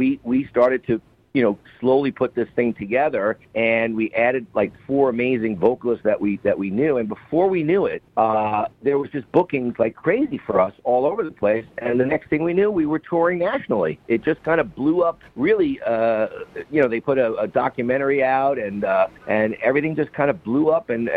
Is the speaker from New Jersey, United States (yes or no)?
yes; New Jersey, United States; also born or lived in Brooklyn, New York; I originally born in Brooklyn, New York, and raised in New Jersey, right next door.